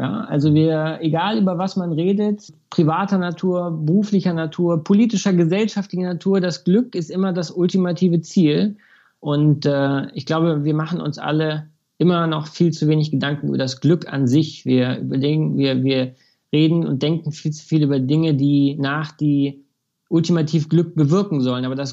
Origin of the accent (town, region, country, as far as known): Munich, Bavaria, Germany; born or raised there